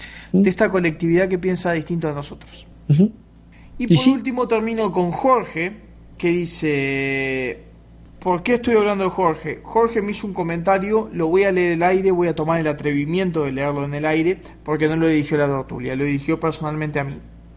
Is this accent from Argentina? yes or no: no; Uruguay; Decimos que somos uruguayos, que no encaramos, que no sabemos